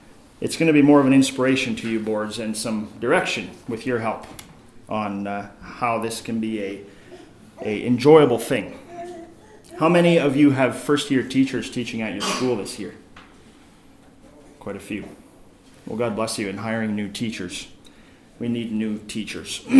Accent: Salmon Arm, British Columbia, Canada; I'm from Salmon Arm, British Columbia.

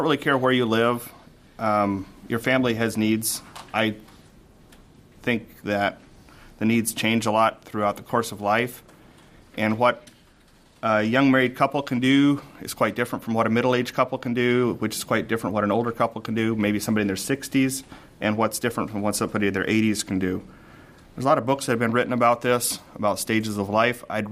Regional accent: Goshen, Indiana, United States; I grew up in Goshen, Indiana. It's similar and different.

